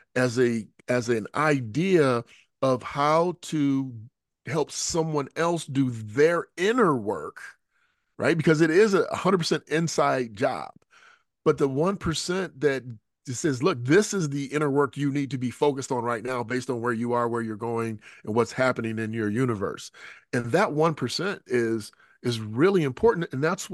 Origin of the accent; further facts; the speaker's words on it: United States; let's just say as a typical American, I want the fastest way to where I'm trying to go.